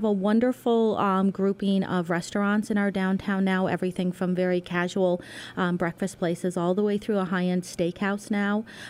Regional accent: Richmond, Massachusetts, United States; I was born and raised here in the Berkshires. I grew up in Richmond.

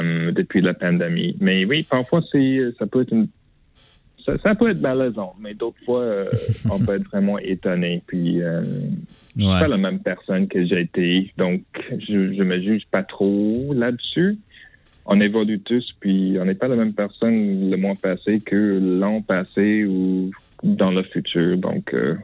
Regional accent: London, Ontario, Canada; now in Montréal, Canada; je viens de London, Ontario. J'ai déménagé à Montréal, ça fait peut-être 6 ou 7 ans.

